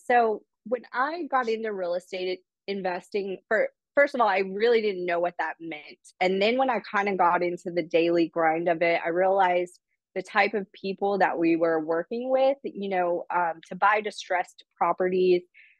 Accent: Toledo, Ohio, United States; So I grew up in the Midwest. I grew up in Toledo, Ohio, and I was fortunate enough to go to college.

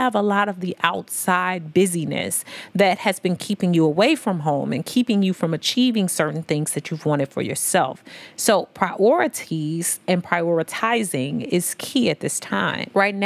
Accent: St. Louis, Missouri, United States; also born or lived in Memphis; Now, y'all know I'm from St. Louis and Memphis, but I'm from the STL Mo 314. That's St. Louis for show. Okay. So we call ourselves the Show Me State in Missouri.

